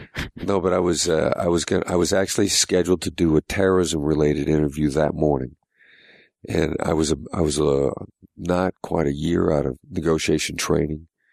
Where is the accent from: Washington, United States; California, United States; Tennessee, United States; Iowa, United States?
Iowa, United States; Mount Pleasant; No, I'm from Mount Pleasant, Iowa.